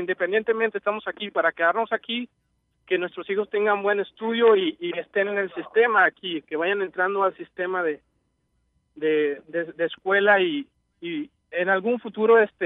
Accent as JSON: {"language": "Spanish", "country": "Mexico", "said": "yo sí creo que tan solo por el hecho de saber que somos mexicanos"}